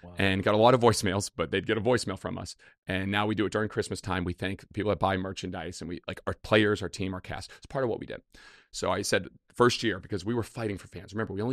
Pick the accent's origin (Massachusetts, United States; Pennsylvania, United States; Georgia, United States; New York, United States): Massachusetts, United States; Boston; And you know, I grew up outside of Fenway and I had a dream to play at Fenway Park, play for the Red Sox.